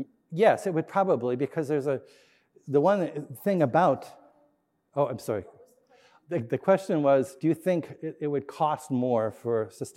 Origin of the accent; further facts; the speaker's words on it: Montana, United States; I come from Montana, and we still have bison, lots of bison in Montana.